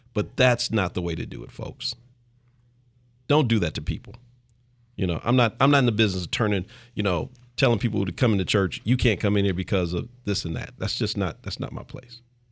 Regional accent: Oakland, California, United States; And I'm from Oakland.

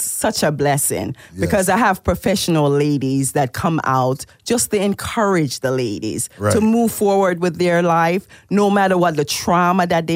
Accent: Jamaica; Yes, I am from Jamaica.

